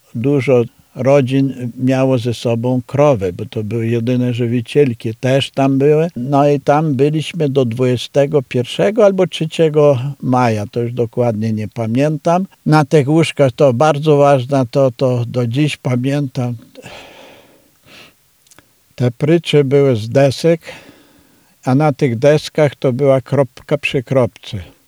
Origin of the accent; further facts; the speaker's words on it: Zboriv, Ternopil Oblast, Ukraine; now in Gliwice, Poland; tam na wschodzie, skąd ja pochodzę, z Tarnopolskiego, nas na podstawie tej umowy Stalin i ci pozostali alianci, nas Polaków wieźli na tereny odzyskane. I ja byłem w pierwszym transporcie jako repartiant